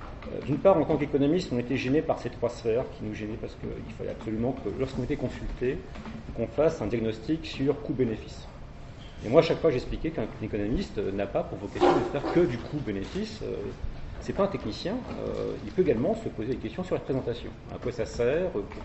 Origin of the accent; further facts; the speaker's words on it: Clermont-Ferrand, Auvergne-Rhône-Alpes, France; Moi, je viens de Clermont-Ferrand, je travaille sur un parc naturel régional.